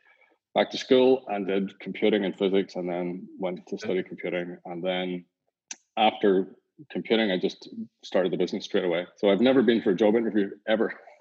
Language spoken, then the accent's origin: English; Northern Ireland, United Kingdom; You can hear from my accent, I'm from Northern Ireland. I was brought up on a farm.